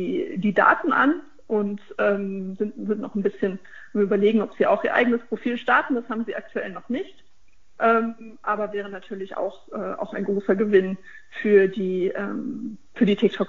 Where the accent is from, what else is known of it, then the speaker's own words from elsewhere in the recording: Hesse, Germany; Na, als Hessin kann es nur die Eintracht sein.